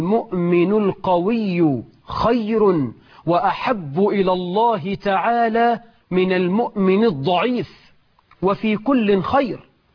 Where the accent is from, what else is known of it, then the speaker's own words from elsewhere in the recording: Egypt; مرت بلدنا مصر بأجواء وأحوال لم يعرفها المصريون منذ عهد الفراعين